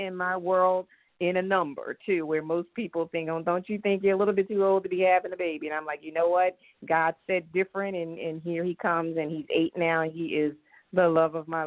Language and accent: English; Philadelphia, Pennsylvania, United States; Yeah, I'm born and raised in Philadelphia.